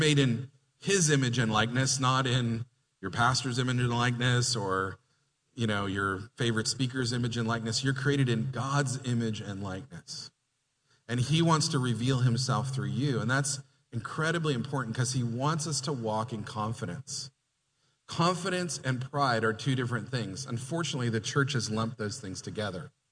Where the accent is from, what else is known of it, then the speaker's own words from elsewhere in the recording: Canada; now in United States; I was living in Montreal. I'm from Canada, if you didn't know that. I'm a transplanted Canadian. I'm now an American citizen, but I'm actually a dual citizen.